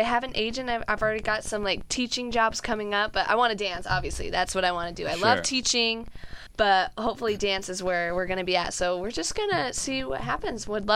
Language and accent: English; Roy, Utah, United States; I'm from Roy, Utah, so I'm up north.